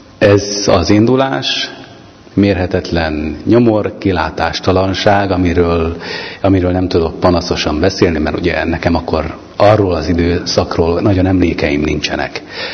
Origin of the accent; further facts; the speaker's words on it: Tiszakóród, Szabolcs-Szatmár-Bereg, Hungary; 2 éves koromig otthon nevelkedtem, szatmárcsekei gyökerűnek vallom magam, de valójában az én szüleim már Tiszakúródon, a szomszédos faluban telepedtek meg.